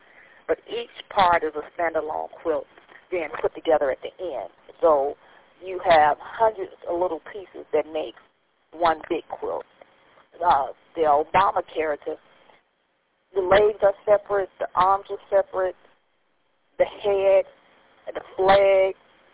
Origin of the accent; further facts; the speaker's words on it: Detroit, Michigan, United States; also born or lived in Atlanta / Houston; So as I moved from Detroit to Atlanta to Houston, the people that I have in the quilts are the people that reached me. As I was growing up